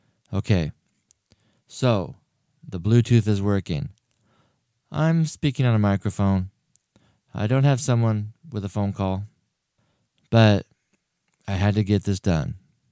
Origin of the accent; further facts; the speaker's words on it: Oregon, United States; By the way, we're from Oregon. We are in Oregon.